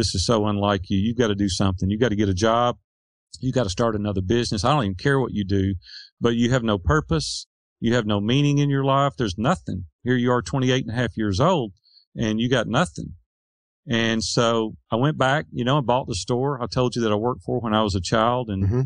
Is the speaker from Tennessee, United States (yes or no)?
yes; Nashville, Tennessee, United States; Nashville, Tennessee.